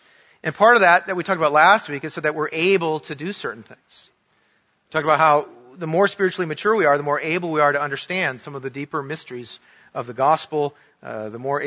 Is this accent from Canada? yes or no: no; Minnesota, United States; also born or lived in New York; now in Florida, United States; And I grew up in Minnesota and upstate New York, where there is this stuff that comes in the wintertime called snow.